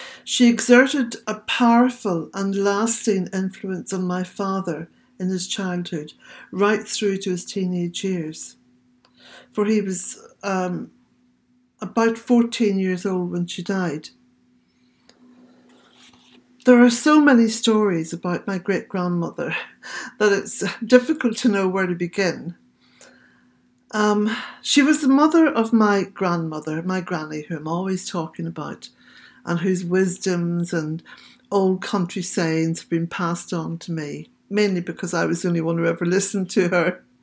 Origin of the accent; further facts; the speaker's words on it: Omagh, Northern Ireland, United Kingdom; I grew up in Oma, where granny had her farm.